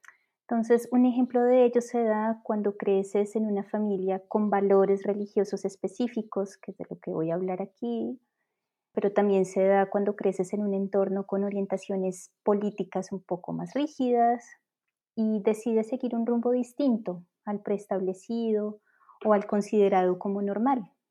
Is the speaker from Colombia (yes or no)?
yes; Colombia; moved away as an adult; now in Switzerland; soy colombiana, vivo en Suiza hace 4 años.